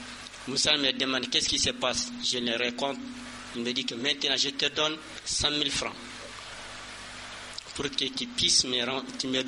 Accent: Gao, Mali; Moi, je suis de Gao.

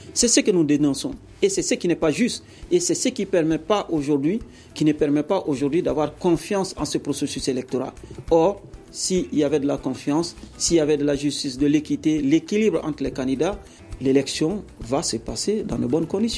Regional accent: Mali; Je suis Malien

